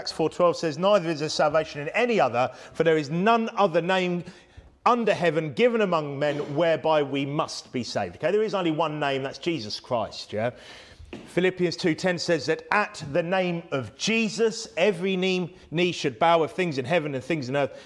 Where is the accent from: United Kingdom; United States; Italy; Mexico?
United Kingdom; England; And we're English. We speak English.